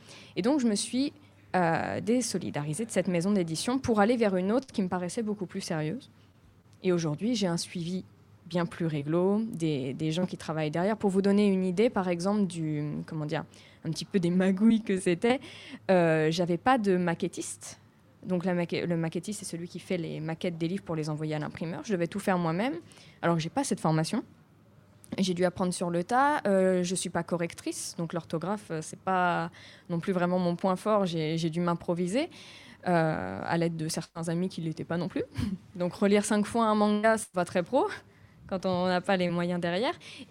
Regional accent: France; je ne pourrais pas devenir mangaka au Japon, car je suis française.

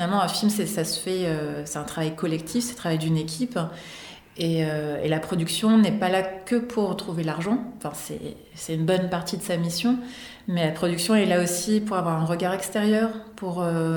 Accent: Orléans, Centre-Val de Loire, France; je suis native d'Orléans, donc c'est pour ça que je tentais de trouver à Orléans

